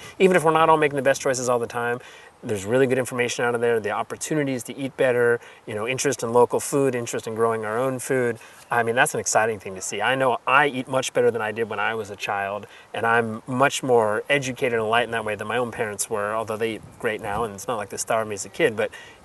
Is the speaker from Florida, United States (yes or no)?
no; California, United States; born there; also born or lived in New York City; I lived in New York City for a while, and I was born in California, but I lived all around and 5 years in New York City, and I came back